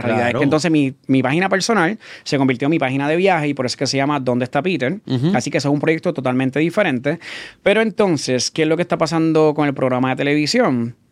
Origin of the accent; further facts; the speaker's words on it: Levittown, Puerto Rico; also born or lived in Dorado; Yo me crié en Levittown, Toa Baja. Pero sí natural de Dorado, Vega Alta y Vega Baja.